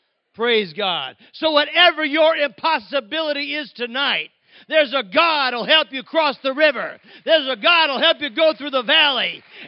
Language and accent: English; Midwest, United States; And I'm from the Midwest. I think east is over in Pennsylvania someplace.